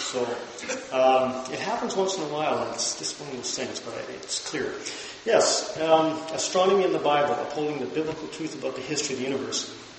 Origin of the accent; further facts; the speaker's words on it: Kelowna, British Columbia, Canada; I come from Kelowna, and here it is again.